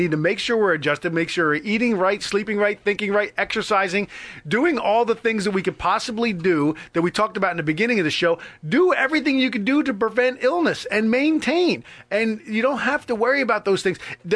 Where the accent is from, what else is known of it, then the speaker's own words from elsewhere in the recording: New Jersey, United States; I'm an Italian from Jersey.